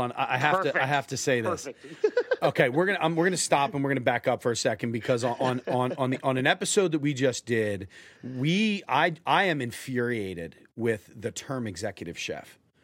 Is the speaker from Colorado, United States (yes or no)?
no; Philadelphia, Pennsylvania, United States; Dude, you know I'm from Philly, right?